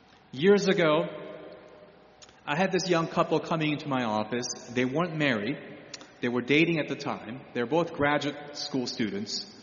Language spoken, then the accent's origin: English; Broadview Heights, Ohio, United States; So you're from Rocky River, I'm from Broadview Heights.